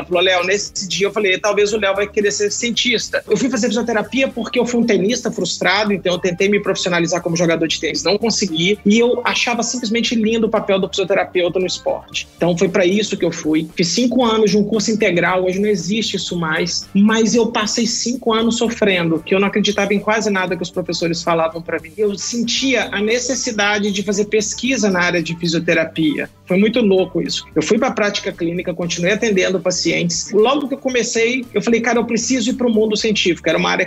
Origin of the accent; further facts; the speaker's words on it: Belo Horizonte, Minas Gerais, Brazil; Eu sou da cidade de Belo Horizonte. Hoje eu resido no interior de São Paulo.